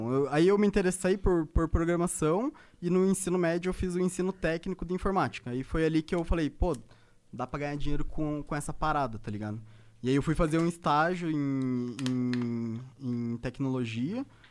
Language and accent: Portuguese; Ponta Grossa, Paraná, Brazil; eu saí de Ponta Grossa porque lá na minha cidade não tinha muito espaço para tecnologia. Então eu fui para Curitiba